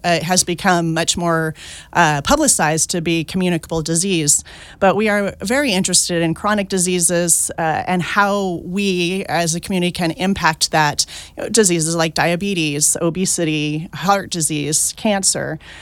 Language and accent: English; Sutter, California, United States; as a volunteer firefighter in my hometown of Sutter, California.